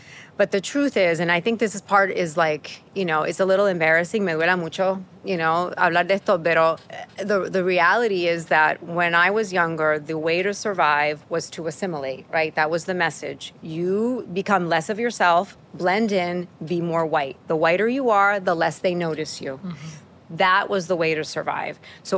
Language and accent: English; Queens, New York, United States; Yeah, so I grew up here in New York City, in Queens, in Long Island City, which is not what it used to be.